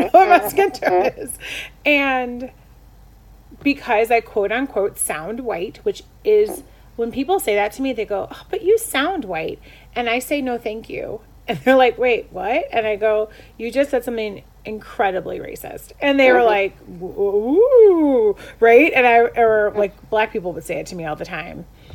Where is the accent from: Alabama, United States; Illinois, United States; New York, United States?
Illinois, United States; Chicago; Right? Like, I grew up in Chicago. Public school is not what it is now.